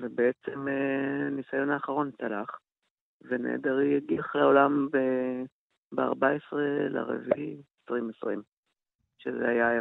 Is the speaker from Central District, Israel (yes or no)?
no; Tirat Zvi, Northern District, Israel; אני במקור מקיבוץ דתי, טירת צבי